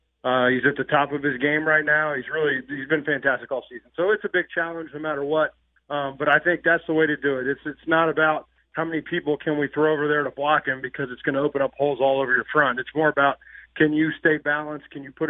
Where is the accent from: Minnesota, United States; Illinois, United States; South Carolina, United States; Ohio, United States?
Ohio, United States; Cincinnati; Sorry, I'm from Cincinnati.